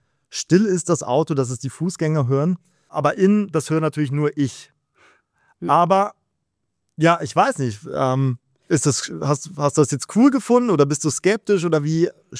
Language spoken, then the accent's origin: German; Germany; ich bin als Deutscher, ist das immer ein bisschen schwierig mit Italienisch